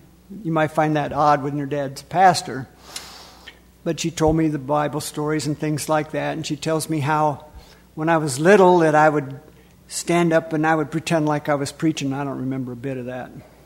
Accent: La Crosse, Wisconsin, United States; born there; But I was born in La Crosse, Wisconsin, when my parents were visiting for a couple of weeks with my grandparents.

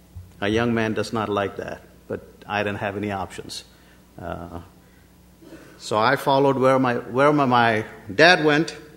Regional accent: India; grew up in the assemblies, didn't know anything else but the assemblies growing up in India.

